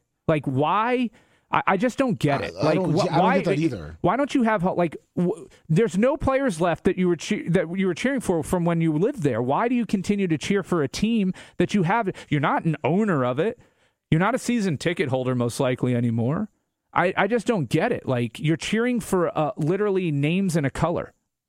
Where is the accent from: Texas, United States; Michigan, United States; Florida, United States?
Florida, United States; Tampa; You know, I'm from Tampa, USF's in Tampa.